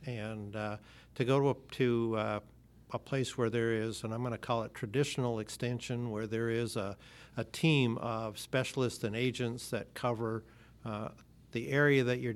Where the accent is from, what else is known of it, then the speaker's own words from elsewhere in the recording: Manitoba, Canada; I am Canadian. I'm from Manitoba, Canada, so for a quick geography lesson, north of North Dakota.